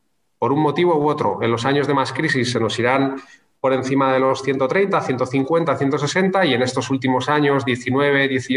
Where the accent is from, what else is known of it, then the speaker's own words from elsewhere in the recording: Madrid, Community of Madrid, Spain; cuando yo estaba en Madrid, yo soy madrileño